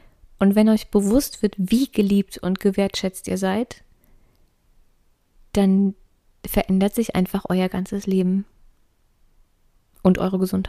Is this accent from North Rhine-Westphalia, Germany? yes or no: no; Darmstadt, Hesse, Germany; ich bin ja in Darmstadt groß geworden